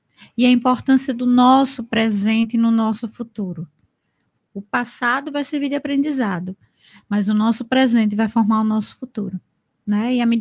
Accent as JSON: {"language": "Portuguese", "region": "Pernambuco", "country": "Brazil", "said": "um beijo, um cheiro para todo mundo de Recife, né? Que eu sou pernambucana, não tem para onde."}